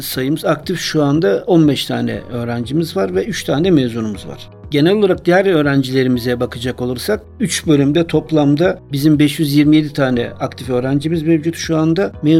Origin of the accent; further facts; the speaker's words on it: Afyonkarahisar, Turkey; born there; 1964 Afyon doğumluyum. Birçok insan beni Kütahyalı bilmesine rağmen.